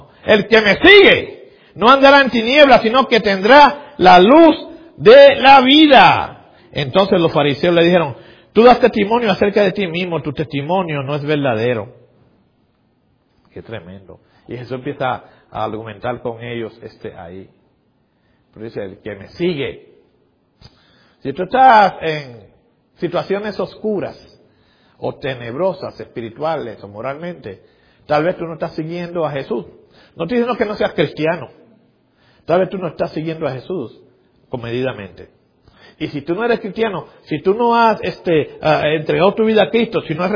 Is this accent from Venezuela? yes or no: no; Puerto Rico; Y como puertorriqueño, al fin, ustedes saben que casi no me quedo callado